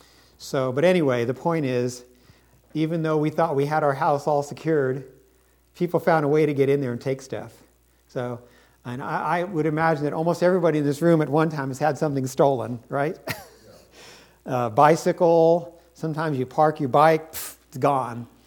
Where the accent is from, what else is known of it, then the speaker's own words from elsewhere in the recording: San Francisco, California, United States; Many of you know that I grew up in San Francisco